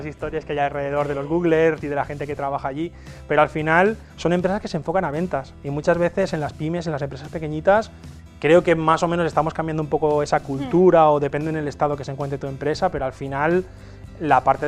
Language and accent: Spanish; Castalla, Valencian Community, Spain; Vengo de Castalla, que es un pueblecito de 10.000 habitantes, que está situado en el interior de Alicante. Es un pueblecito sobre todo industrial, es un pueblo industrial en el que estamos en una zona muy, muy emprendedora